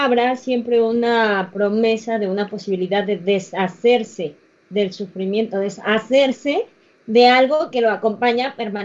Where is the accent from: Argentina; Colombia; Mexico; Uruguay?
Mexico; en la forma en la que nos relacionamos como mexicanos unos con otros.